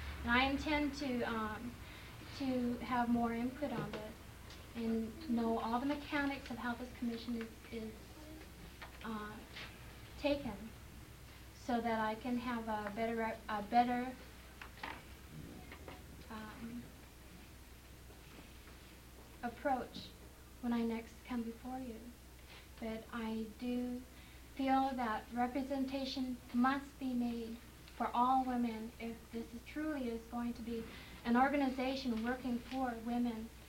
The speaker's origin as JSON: {"language": "English", "town": "Skagway", "region": "Alaska", "country": "United States", "said": "I'm Alaska Native woman, Tlingit Indian. I was born in Skagway, Alaska in 1952."}